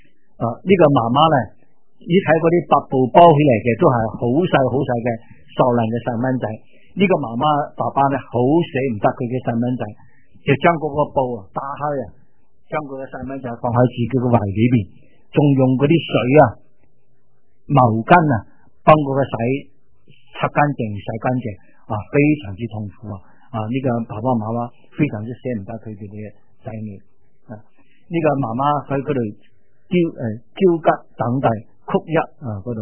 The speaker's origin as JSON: {"language": "Chinese", "town": "Chengdu", "region": "Sichuan", "country": "China", "tie": "born there", "said": "我自己呢是成都那里生的，所以我的柴大还是留在那里。所以我对成都特别有感情，我生在那里。"}